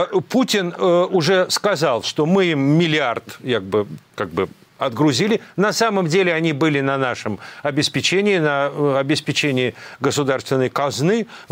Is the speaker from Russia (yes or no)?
no; Belarus; как белорус